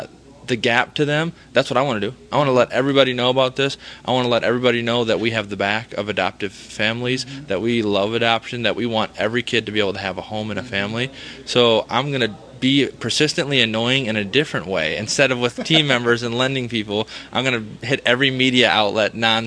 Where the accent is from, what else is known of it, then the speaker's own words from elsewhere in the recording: Minnesota, United States; And I'm from Minnesota. I'm bilingual. I can get the Canadian, and I'm kind of like the in between.